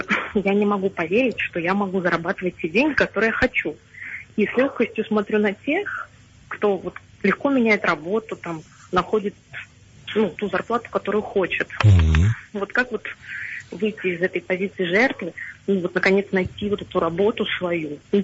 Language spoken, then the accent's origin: Russian; Moscow, Russia; я из Москвы. Нет, 34 года.